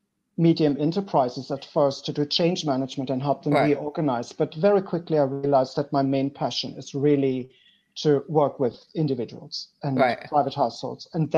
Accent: Germany; English is a second language; moved away as an adult; now in Belgium; By studies, I'm a translator. I studied in Germany. I'm originally from Germany. But I moved through all kinds of things because translating is kind of a not so well paid job.

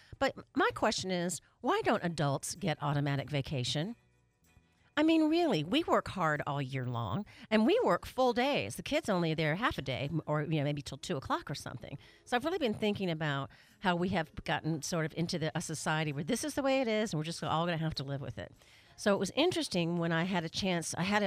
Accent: United States; And then I realized I'm really American

